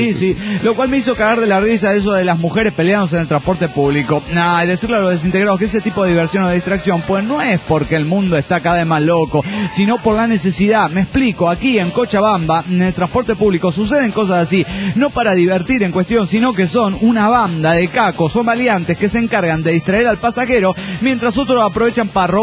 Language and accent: Spanish; Misiones, Argentina; born or raised there